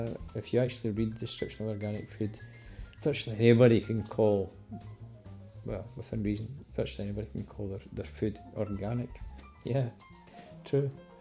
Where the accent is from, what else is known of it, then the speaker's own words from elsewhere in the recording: Scotland, United Kingdom; And of course, being a Scot, I like a whiskey.